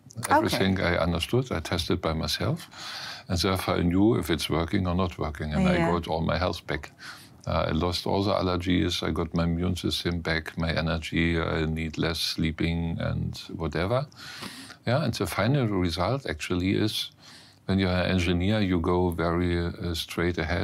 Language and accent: English; Görlitz, Saxony, Germany; also born or lived in United Arab Emirates; We built up a textile plant in my hometown, Görlitz, close to the Polish border.